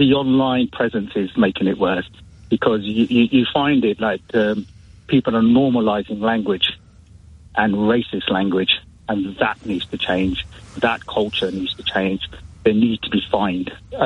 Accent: United Kingdom; I'm a British agent, born and bred here, paid all my taxes here

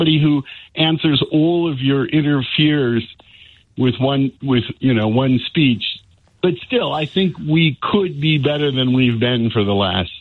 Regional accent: Midwest, United States; When I was younger, growing up in the Midwest, the smell of pollution, they just said it's the smell of money.

